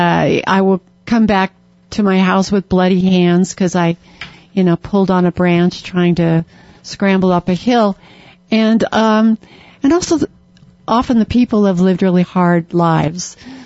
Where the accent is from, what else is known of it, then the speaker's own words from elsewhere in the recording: Tucson, Arizona, United States; Well, growing up in Tucson in the 50s and the 60s, you know, my family used to take the Minnesota, Iowa relatives when they come to visit down to Mexico